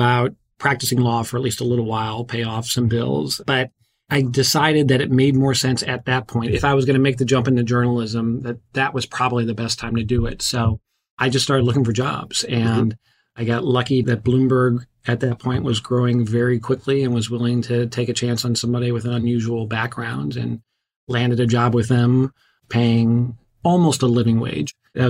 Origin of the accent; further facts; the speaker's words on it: St. Louis, Missouri, United States; moved away as an adult; Yeah, well, I'm originally from St. Louis. I moved out to Washington, D.C. right after college and worked for a member of Congress for about 3 years.